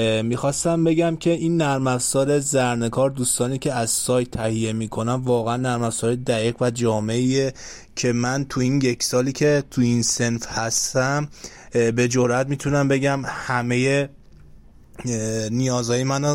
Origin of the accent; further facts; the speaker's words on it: Tehran, Tehran Province, Iran; یعنی از تهرانم هستم